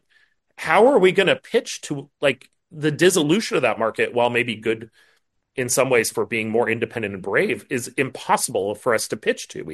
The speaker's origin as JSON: {"language": "English", "town": "Tucson", "region": "Arizona", "country": "United States", "tie": "born or raised there", "said": "the newspaper in my hometown of Tucson, Arizona, the Arizona Daily Star"}